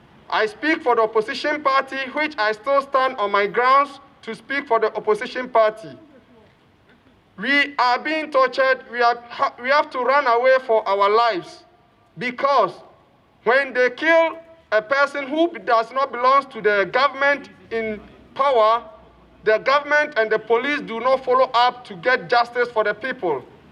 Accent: Ghana; now in Germany; I know I'm from Ghana, and I also have a lot of things to say.

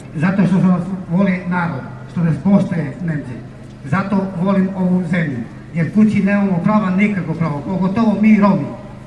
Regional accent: Serbia; German is a second language; Ich komme auch aus Serbien. Meine Eltern sind kosovarische.

